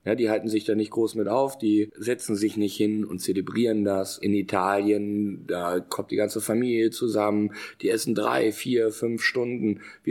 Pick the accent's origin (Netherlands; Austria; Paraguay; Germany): Germany; Bielefeld, North Rhine-Westphalia; Ich bin ja Bielefelder, da redet man nicht mit Fremden